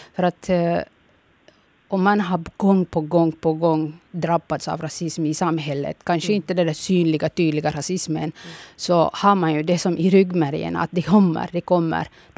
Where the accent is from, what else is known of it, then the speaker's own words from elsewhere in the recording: Somalia; now in Finland; jag till exempel, jag är från Somalia